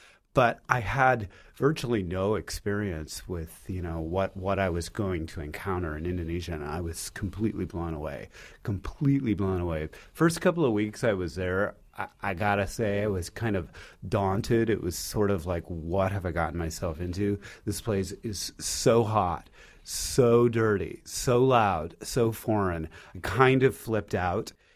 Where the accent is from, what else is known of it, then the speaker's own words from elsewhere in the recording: California, United States; I'm mostly from California, and I went to college in California, film school.